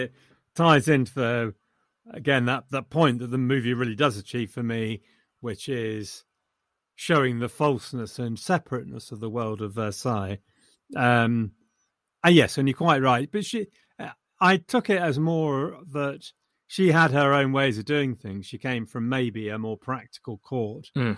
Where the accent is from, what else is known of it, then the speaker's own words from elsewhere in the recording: England, United Kingdom; I'm too English to enjoy that.